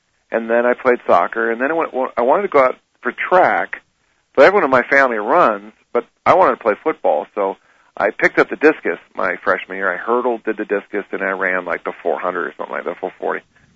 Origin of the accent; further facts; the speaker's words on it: South San Francisco, California, United States; Well, I'm from South San Francisco. I was born in 1957, and I'm the youngest of 6 kids, and there's 5 boys and a girl.